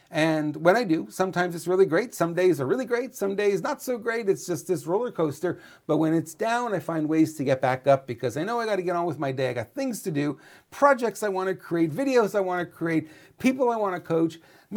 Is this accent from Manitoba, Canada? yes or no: no; Montreal, Quebec, Canada; moved away; Now, truth be told, I grew up in Montreal.